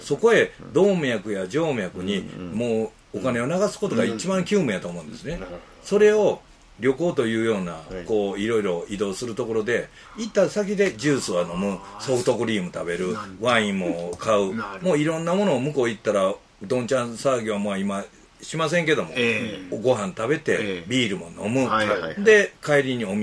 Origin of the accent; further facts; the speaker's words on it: Nara, Japan; born there; 僕は奈良県で生まれたんですけど